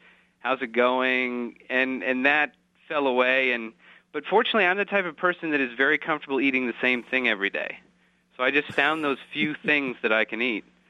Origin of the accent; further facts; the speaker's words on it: Maine, United States; we're both from Maine originally.